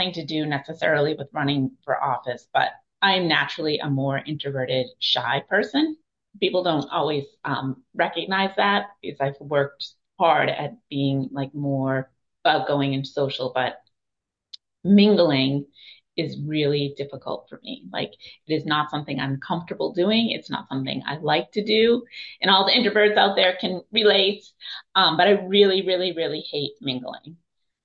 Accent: Boston, Massachusetts, United States; And I'm from Boston originally.

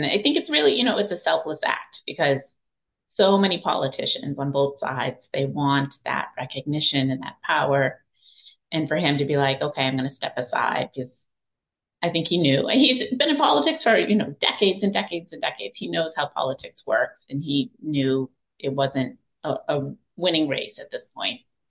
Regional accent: Boston, Massachusetts, United States; And I'm from Boston originally.

